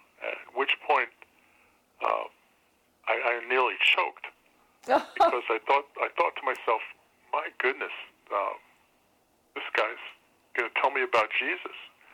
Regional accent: Brooklyn, New York, United States; Well, I was raised in Brooklyn, New York, in a Jewish home, but I don't know how typical, in that we were sort of on the secular side.

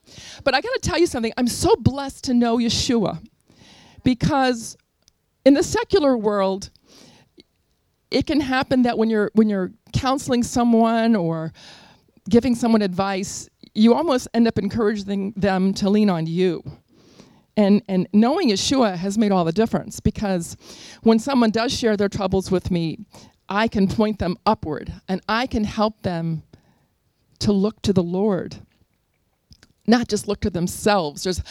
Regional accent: Richmond, Virginia, United States; I grew up in Richmond, Virginia

